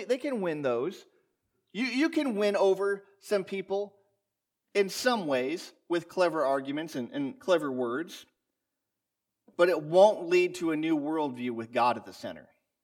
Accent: Ohio, United States; we found out that I was from Ohio, and this other couple was from Michigan.

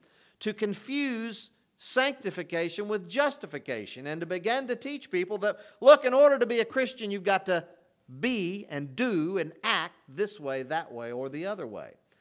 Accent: Arkansas, United States; I'm from Arkansas.

